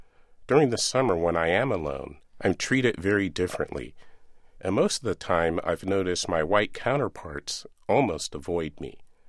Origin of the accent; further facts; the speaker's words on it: Pacific Grove, California, United States; I'm from Pacific Grove, California.